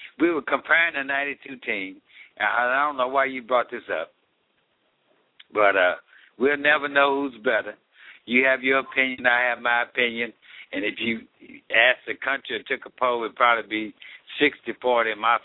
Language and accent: English; United States; Oh, no, listen, I'm American